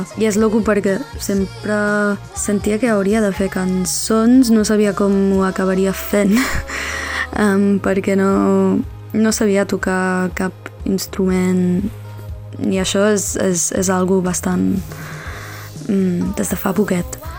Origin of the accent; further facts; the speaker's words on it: Ireland; Catalan is a second language; moved away as an adult; now in Barcelona, Spain; Sóc irlandesa i la part … és com una part de mi que no coneixia molt, que vaig descobrir bastant tard a la vida.